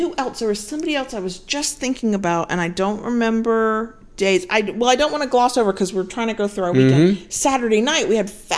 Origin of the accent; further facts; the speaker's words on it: United States; I'm sorry. I'm American.